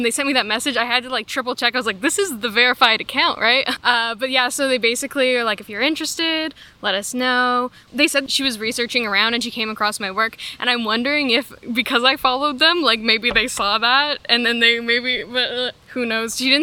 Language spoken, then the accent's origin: English; New Brunswick, Canada; but my experience that I'm drawing on is definitely from growing up in New Brunswick.